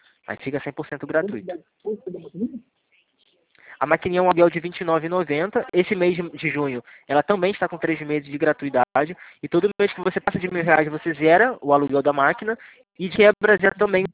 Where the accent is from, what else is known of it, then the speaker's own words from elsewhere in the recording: Rio de Janeiro, Brazil; eu sou do Rio.